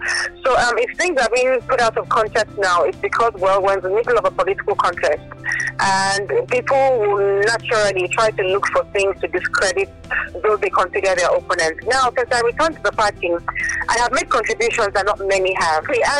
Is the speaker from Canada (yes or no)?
no; Abeokuta, Ogun, Nigeria; Every time I'm in Abeokuta, in my home state, Ogun, I'm on radio engaging the people